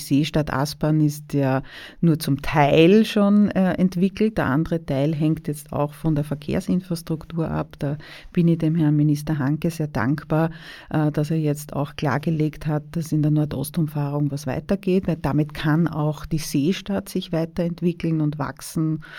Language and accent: German; Vienna, Austria; Ich komme ja selber aus Döbling. Ich kann sagen, der Weinbau ist in meinem Bezirk, der gehört einfach zum Alltag dazu.